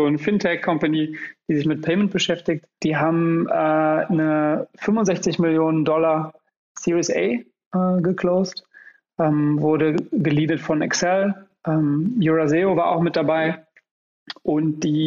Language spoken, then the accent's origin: German; Vilnius, Vilnius County, Lithuania; German is a second language; Aus Litauen, Vilnius, genau.